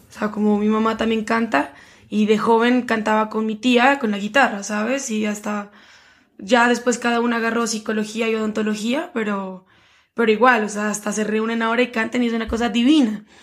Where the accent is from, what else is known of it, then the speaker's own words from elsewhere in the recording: Pasto, Nariño, Colombia; mi infancia en Pasto fue muy divertida. Yo creo que tuve una infancia muy linda, muy, muy linda.